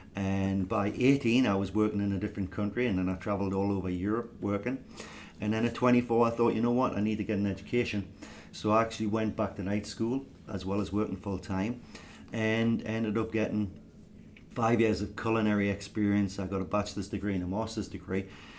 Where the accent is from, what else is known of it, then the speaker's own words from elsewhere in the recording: Newcastle upon Tyne, North East England, United Kingdom; But I'm from the northeast of England, a place called Newcastle upon Tyne